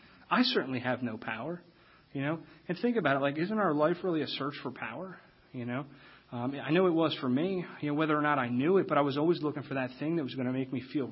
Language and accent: English; Havertown, Pennsylvania, United States; You know, I ended up going to like 17 years of Catholic school. I'm from Havertown, Pennsylvania. I went to a Catholic grade school, a Catholic high school, 5 years of a Catholic college.